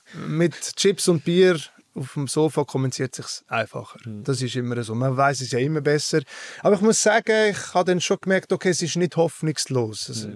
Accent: Engelberg, Obwalden, Switzerland; Ich bin in Engelberg aufgewachsen, im bescheidenen Engelberg, wenn man es kennt. Eher bekannt für Skispringen, Schwingen, Skisport.

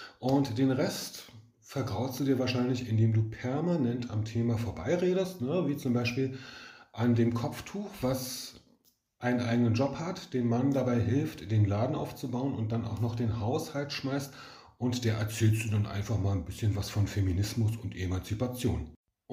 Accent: Germany; der Russe ist für mich als Deutscher ganz klar in Sichtweite.

